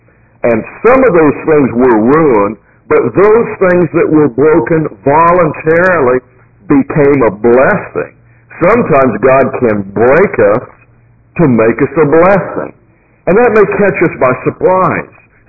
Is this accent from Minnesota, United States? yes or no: no; Kentucky, United States; We came from Kentucky, and their horses are very, very important.